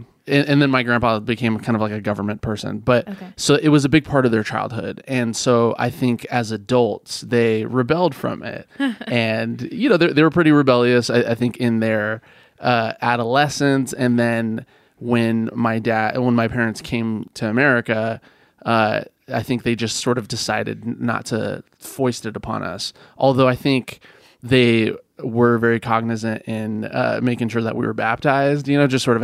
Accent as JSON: {"language": "English", "town": "Healdsburg", "region": "California", "country": "United States", "tie": "born or raised there", "also_born_or_lived": "Fresno", "said": "Yeah, I grew up in Healdsburg."}